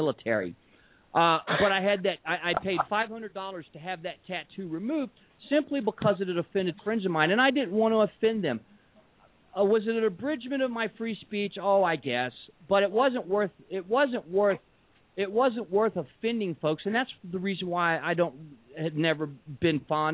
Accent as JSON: {"language": "English", "region": "Texas", "country": "United States", "tie": "born or raised there", "said": "Now, mind you, I grew up in South Texas. The CSA thing, the whole that whole thing is not real big in Texas."}